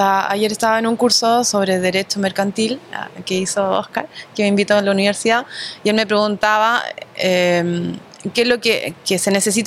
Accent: Santiago, Santiago Metropolitan Region, Chile; now in Buenos Aires, Argentina; Y hasta que vivía en Chile, tenía varios tipos de productos

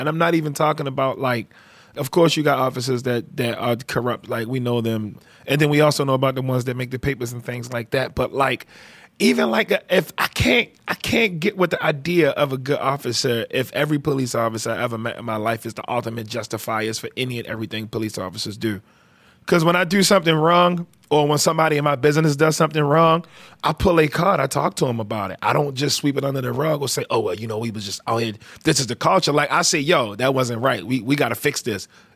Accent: Baltimore, Maryland, United States; I'm from East Baltimore.

